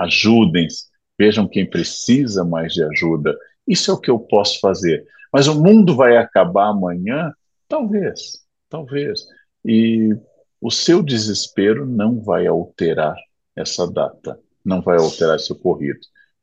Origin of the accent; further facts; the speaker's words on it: São Leopoldo, Rio Grande do Sul, Brazil; now in São Paulo, Brazil; Na minha cidade natal, São Leopoldo, sair à rua à noite é um ato de coragem.